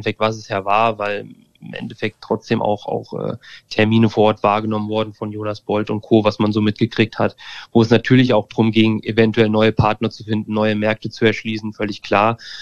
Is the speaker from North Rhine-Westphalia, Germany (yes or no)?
no; Hesse, Germany; ich komme aus der Nähe von Fulda, also irgendwie Mitteldeutschland